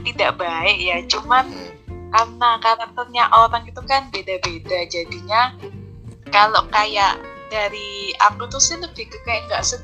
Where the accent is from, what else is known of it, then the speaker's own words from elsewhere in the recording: Surabaya, East Java, Indonesia; Iya, asli Surabaya dari kecil.